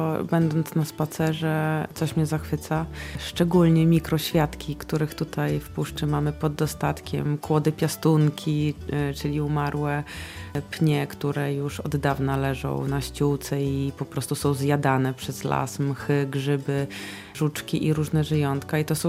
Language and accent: Polish; Białystok, Podlaskie Voivodeship, Poland; wychowywałam się w Białymstoku, ale pół roku, co roku spędzaliśmy pod Białymstokiem w domku naszym